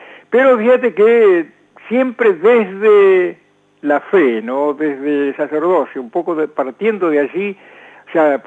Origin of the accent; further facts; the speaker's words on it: Punta Alta, Buenos Aires Province, Argentina; se estuvo un tiempito organizando en mi pueblo, en Punta Alta, una nueva comunidad.